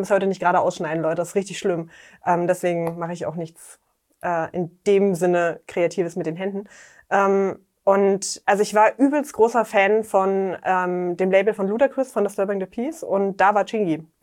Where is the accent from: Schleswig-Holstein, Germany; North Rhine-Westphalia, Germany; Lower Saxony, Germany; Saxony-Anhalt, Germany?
Saxony-Anhalt, Germany; Dessau; weil in meiner Heimatstadt in Dessau gab es, also es gab schon eine Hip-Hop-Community.